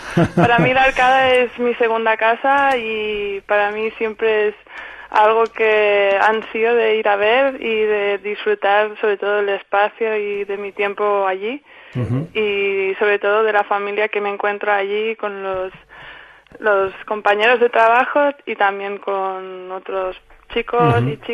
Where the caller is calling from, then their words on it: Blanes, Catalonia, Spain; Pues yo llamo de Blanes, de la Costa Brava.